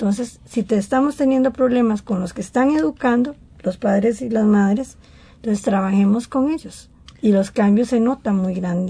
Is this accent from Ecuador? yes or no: no; Costa Rica; como costarricense me cuesta imaginarme la palabra guerra